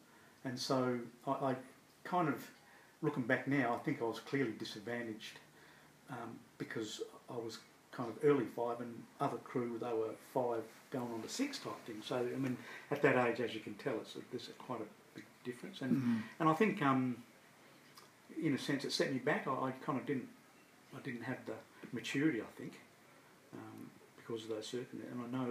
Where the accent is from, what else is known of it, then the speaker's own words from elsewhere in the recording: White Gum Valley, Western Australia, Australia; Some of them... some went to Wycombe Valley Primary School and then headed off to John Curtin.